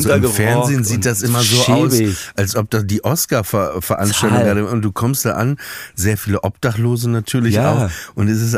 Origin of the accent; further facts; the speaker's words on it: Germany; ich bin aus Deutschland.